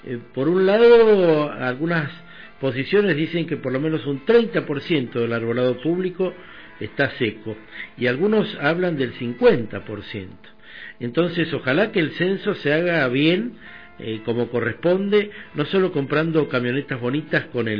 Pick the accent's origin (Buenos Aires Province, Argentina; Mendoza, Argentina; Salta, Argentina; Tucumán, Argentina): Mendoza, Argentina; nos preocupa como mendocinos